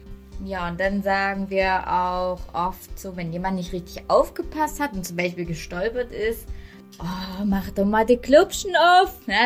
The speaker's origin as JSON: {"language": "German", "region": "Saxony", "country": "Germany", "said": "Ich komme aus Sachsen."}